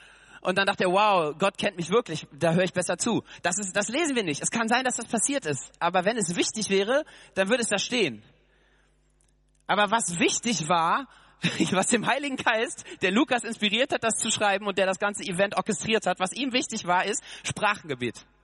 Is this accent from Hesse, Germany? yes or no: yes; Hesse, Germany; accent: Hessian; first language Hessian; weil er zufällig gerade, keine Ahnung, was Hessisch redet, was ich meine Muttersprache ist.